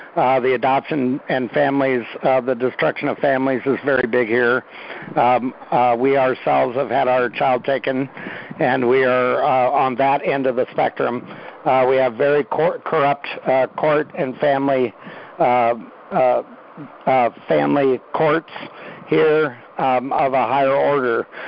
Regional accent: Carroll, Iowa, United States; I'm a new NLA member. I'm from Carroll, Iowa.

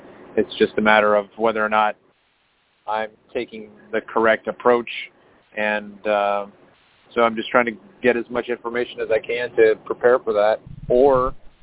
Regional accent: Maryland, United States; I am from Maryland.

